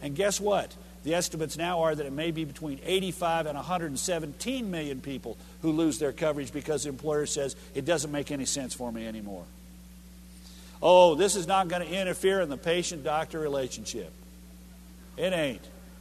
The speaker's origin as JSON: {"language": "English", "region": "Texas", "country": "United States", "said": "Look, I'm from Texas. I have to have a hunting lease. It's a moral obligation of a Texan to have a hunting lease."}